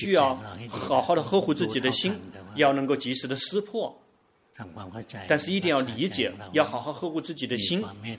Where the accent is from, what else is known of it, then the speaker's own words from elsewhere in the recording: Thailand; Chinese is a second language; 我们泰国人非常棒，谁来了我们都能跟他们和平共处。